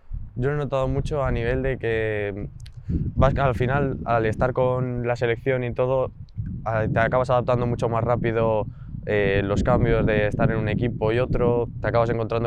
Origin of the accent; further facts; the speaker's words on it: Íscar, Castile and León, Spain; orgullo poder, aparte de vallisoletano, iscariense también, que la verdad que no suele haber muchos de mi pueblo que hayan podido jugar con la selección española